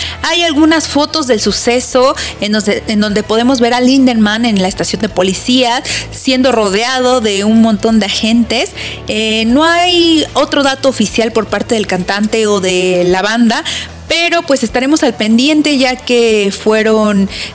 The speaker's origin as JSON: {"language": "Spanish", "country": "Mexico", "said": "O no sé, soy mexicana."}